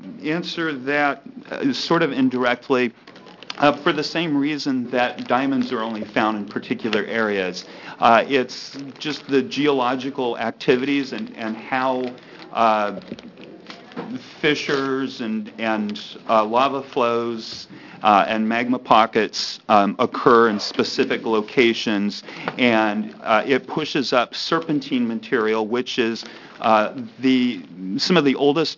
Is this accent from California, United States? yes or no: no; Roseburg, Oregon, United States; And I grew up in Roseburg, so I can attest to Southern Oregon's strangeness.